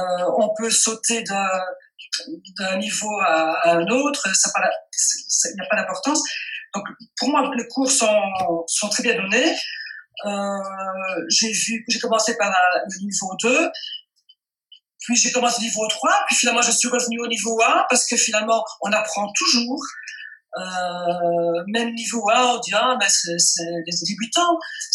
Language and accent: French; Wallonia, Belgium; Bonjour, j'habite, je suis belge, j'habite la partie française francophone de la Belgique